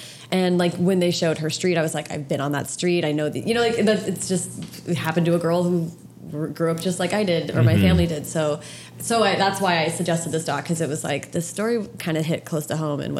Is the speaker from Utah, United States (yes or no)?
no; Seattle, Washington, United States; born there; I was born in Seattle. All my family's up there. I went to college up in Seattle